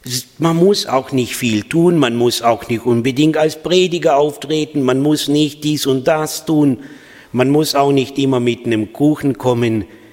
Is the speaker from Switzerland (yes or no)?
no; Moldova; German is a second language; now in Germany; kein gebürtiger Schwabe. Das ist meine Frau. Ich komme aus Moldawien und deswegen bin ein bisschen emotionaler.